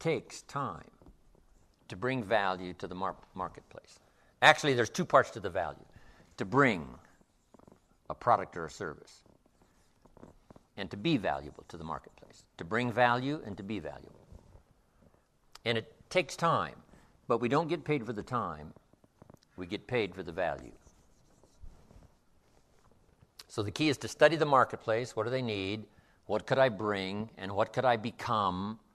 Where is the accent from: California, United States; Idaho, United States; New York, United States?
Idaho, United States; I was raised in Southwest Idaho. I still have the old family farm.